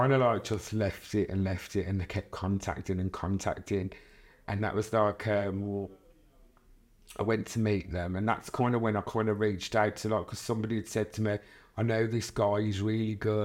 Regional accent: Ireland; I'm Irish for God's sake, do you know what I'm saying?

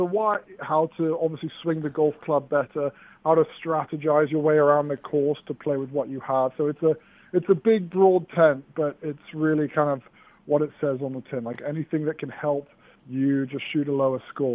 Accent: England, United Kingdom; also born or lived in United States; So my mom's American, but I grew up in England until, you know, all through high school, basically.

